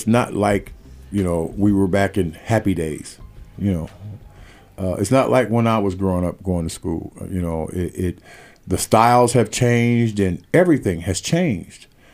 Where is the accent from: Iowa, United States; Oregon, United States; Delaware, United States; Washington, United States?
Oregon, United States; Portland; I was born and raised in Portland. Went to school here, Mighty Marshall Minutemen.